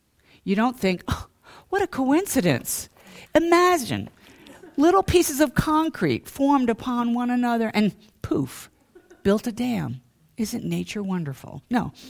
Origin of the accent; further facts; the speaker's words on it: New York, United States; And the other thing is, like I said, I'm from New York, so I've been up to Niagara Falls.